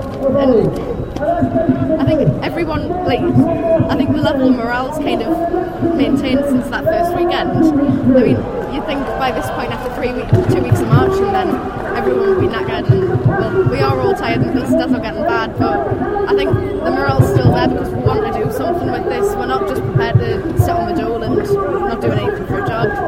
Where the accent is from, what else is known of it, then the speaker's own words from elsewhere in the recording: Gateshead, North East England, United Kingdom; 17, I'm from Gateshead.